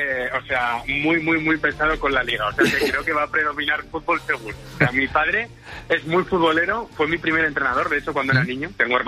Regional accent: Zaragoza, Aragon, Spain; yo soy de Zaragoza, ¿sí?

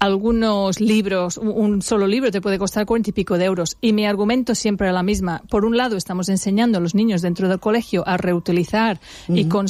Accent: England, United Kingdom; Spanish is a second language; now in Spain; te hablo de Gran Bretaña e Inglaterra, porque yo soy de Inglaterra.

